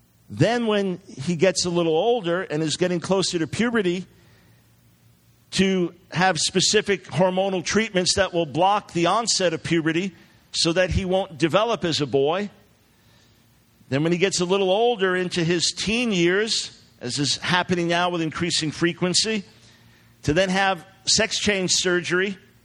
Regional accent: New York, United States; And of course, the state of New York, my home state, has now passed this as law.

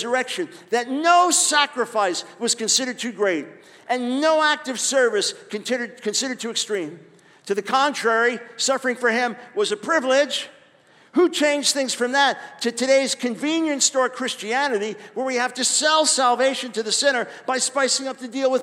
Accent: United States; I say that as an American.

